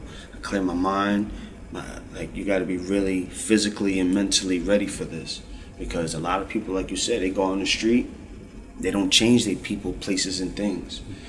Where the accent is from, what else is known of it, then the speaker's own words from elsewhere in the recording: Newburgh, New York, United States; You know, where I'm from Orange County, Newburgh, New York. We don't have this type of help that they have up here.